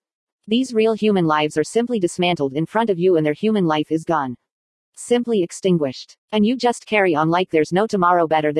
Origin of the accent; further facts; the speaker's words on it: San Bernardino, California, United States; I've been back in my hometown of San Bernardino since July of 2017. I've been living with my mother in the house that I grew up in since I was age 5. I am now at age 55